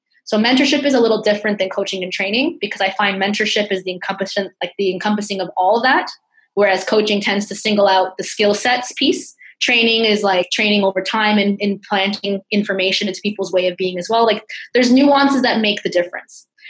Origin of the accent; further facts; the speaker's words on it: Burlington, Ontario, Canada; I'm like, I'm from Burlington, which is 2 hours that away, right?